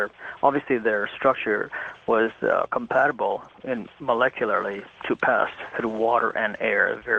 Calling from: Winnipeg, Manitoba, Canada; calling from Winnipeg, Canada.

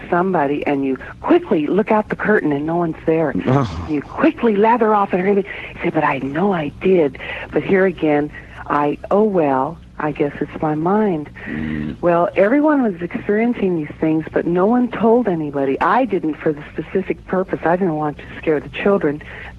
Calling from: Alameda, California, United States; From Alameda, California, outside of San Francisco.

